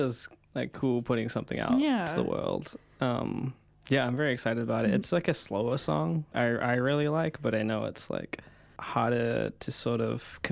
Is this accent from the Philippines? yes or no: no; New Zealand; I am from New Zealand.